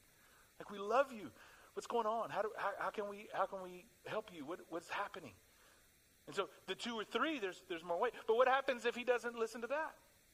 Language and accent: English; Texas, United States; And second of all, my hometown is 3 hours away from Waco, Texas.